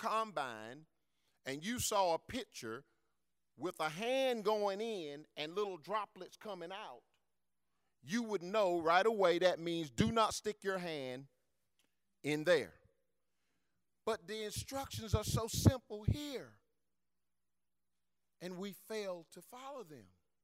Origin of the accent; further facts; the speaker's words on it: LeGrand, North Carolina, United States; I'm from the country. I'm from LeGrand, North Carolina.